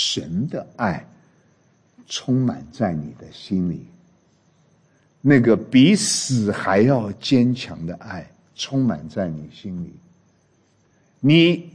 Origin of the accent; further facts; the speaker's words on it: Hunan, China; 我说我一个湖南人呢，被我的同学都笑我是上海人